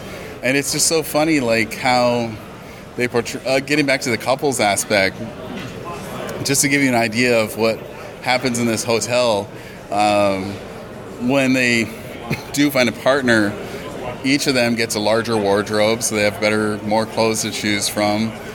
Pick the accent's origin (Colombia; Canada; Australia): Canada; I'm from the Northwest Coast. I'm on MNBC Canada.